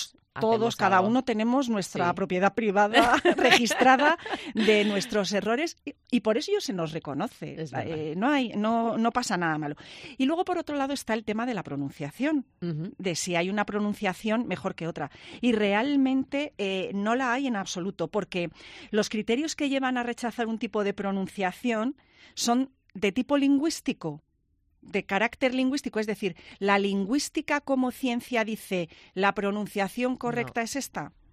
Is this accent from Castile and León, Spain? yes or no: yes; Valladolid, Castile and León, Spain; como todos los que somos de Valladolid, nos lo suelen decir mucho lo de qué bien habláis.